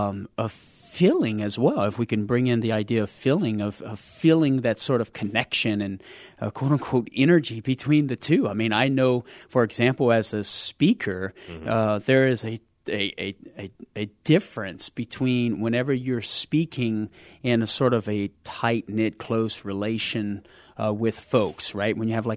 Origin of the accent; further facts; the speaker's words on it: Louisiana, United States; especially me as a Cajun coming from southern Louisiana.